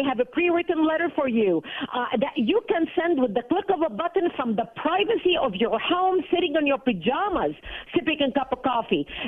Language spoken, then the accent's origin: English; Lebanon; Well, I was born and raised in Lebanon, which used to be Paris of the Middle East.